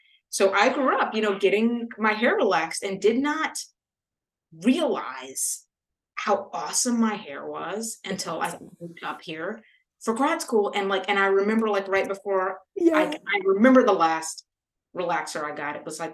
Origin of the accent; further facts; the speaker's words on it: Louisiana, United States; I grew up in Louisiana, but I grew up in mostly in predominantly white spaces. And I'm one of 10 siblings. And for most of our, yes, big, big Creole family.